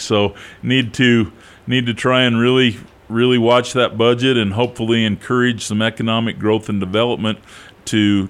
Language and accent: English; Cody, Wyoming, United States; now in Sheridan, United States; And so we've lived in Sheridan for 25 years. Lived in Wyoming my entire life. I was born and raised in Cody and went to school at both Northwest College and the University of Wyoming.